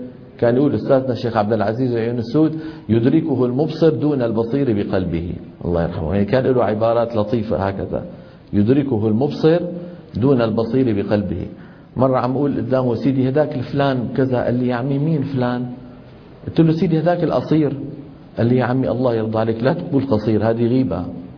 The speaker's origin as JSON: {"language": "Arabic", "town": "Damascus", "region": "Damascus Governorate", "country": "Syria", "tie": "born or raised there", "said": "لما ينزل إلى دمشق اللي هي مدينتي أنا"}